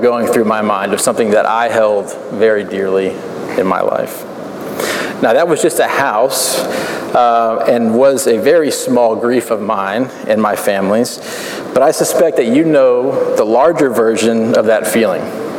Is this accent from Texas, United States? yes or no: yes; Austin, Texas, United States; now in New York, United States; but I actually grew up in Austin, Texas. So I am a Texan, but I've been here for quite some time and consider New York our home now.